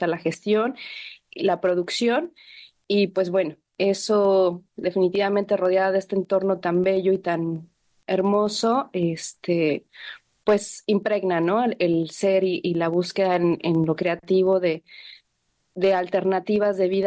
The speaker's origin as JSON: {"language": "Spanish", "region": "Mexico City", "country": "Mexico", "moved": "yes", "lives_now": "San José del Cabo, Mexico", "said": "yo soy de la Ciudad de México. Llegué aquí a San José del Cabo en el año 2007, pues buscando realizar sueños."}